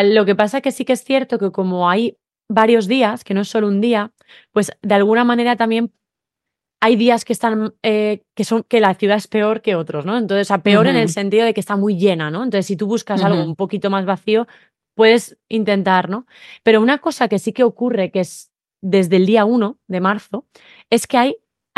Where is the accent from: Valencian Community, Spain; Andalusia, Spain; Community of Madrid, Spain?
Valencian Community, Spain; Valencia; como yo soy de Valencia y para mí las fallas son wow